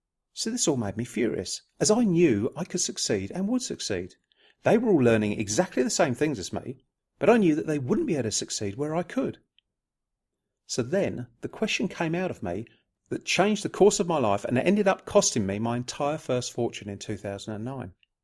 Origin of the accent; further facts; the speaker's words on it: United Kingdom; I am British and I live in West Sussex, United Kingdom.